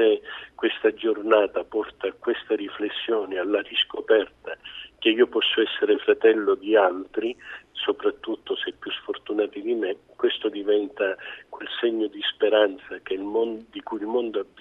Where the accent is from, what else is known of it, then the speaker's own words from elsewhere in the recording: Agrigento, Sicily, Italy; nella mia terra succedono queste cose. Sono agrigentino